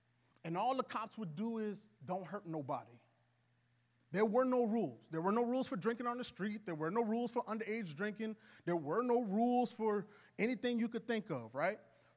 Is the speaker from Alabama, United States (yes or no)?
no; New Orleans, Louisiana, United States; And again, I'm from New Orleans, right? So in New Orleans, you kind of get a little more attuned to spiritual things.